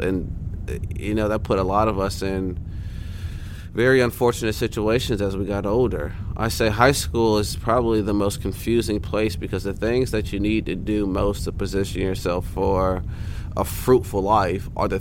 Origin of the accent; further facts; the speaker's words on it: Valdosta, Georgia, United States; I grew up in Valdosta, Georgia.